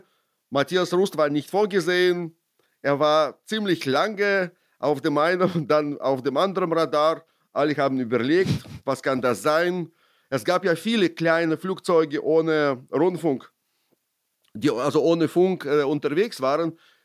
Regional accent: Ukraine; moved away; Ich war, anders als viele meiner ukrainischen Freunde, nie ein Patriot meiner Heimat gegenüber.

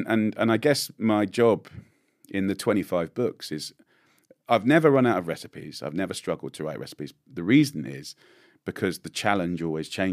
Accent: England, United Kingdom; as an English boy, I find it quite emotional and really surprising.

